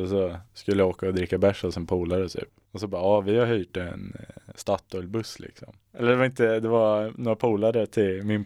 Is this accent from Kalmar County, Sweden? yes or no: no; Värmland, Sweden; accent: Värmland dialect; Alltså jag brukar lägga bort min dialekt ganska mycket. Men nu när jag skulle börja på universitetet så sa jag till mig själv liksom, fan spela lite på värmländska ändå då.